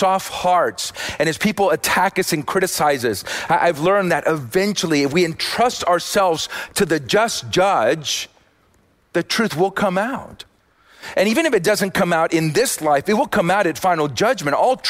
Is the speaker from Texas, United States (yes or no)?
yes; Austin, Texas, United States; And I'm just kidding, because I'm from Austin, and that's the other California.